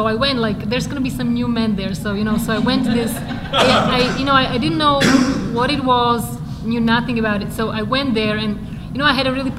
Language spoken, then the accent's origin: English; Slovakia; I'm from Slovakia, which is a tiny, tiny country in the middle of Europe. We don't like to admit it, but we're in Eastern Europe. So, Central Europe it is.